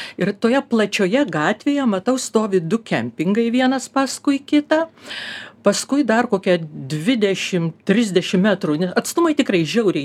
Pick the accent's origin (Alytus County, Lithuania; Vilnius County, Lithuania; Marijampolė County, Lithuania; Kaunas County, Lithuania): Vilnius County, Lithuania; Vilnius; Aš lenkiškai suprantu, aš vilnietė